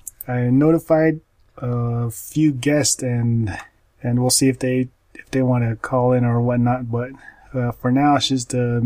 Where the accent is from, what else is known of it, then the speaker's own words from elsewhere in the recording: Albuquerque, New Mexico, United States; Westside, ABQ. Yeah, we're both from Albuquerque 505, so.